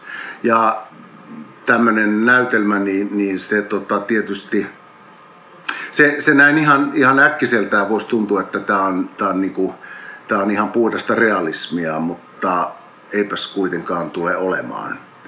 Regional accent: Helsinki, Uusimaa, Finland; No mä oon ihan kyllä paljasjalkainen stadilainen, eli mä oon ihan Helsingistä kotoisin ja siellä syntynyt ja siellä suurimman osan elämästäni elänyt

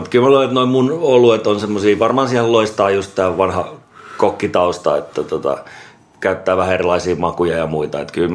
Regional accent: Vantaa, Uusimaa, Finland; also born or lived in Eastern Finland / Espoo; Joo, mä Vantaalta kotoisin ja sitten asunut jonkun aikaa tuolla Itä-Suomessa ja Espoossa.

